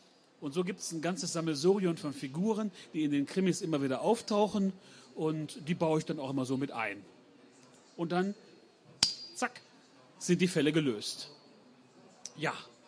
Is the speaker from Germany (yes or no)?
yes; Kerken, North Rhine-Westphalia, Germany; 53 Jahre alt. Ich komme aus Kerken, das ist an der holländischen Grenze. Eigentlich brauche ich gar kein Navi, ich wohne am Niederrhein. Da kann man alles sehen. Ist total flach.